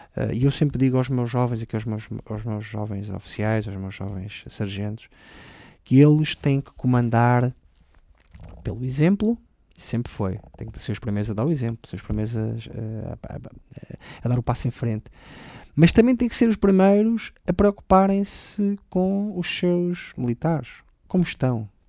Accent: Portugal; nós somos portugueses, queremos ser portugueses. Nós todos.

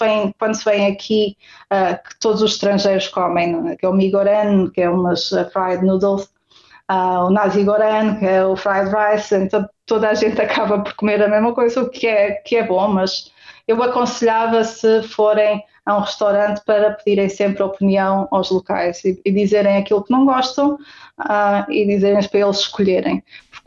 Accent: Covilhã, Centro, Portugal; Eu sou da Covilhã. Então, para mim também era tudo novo.

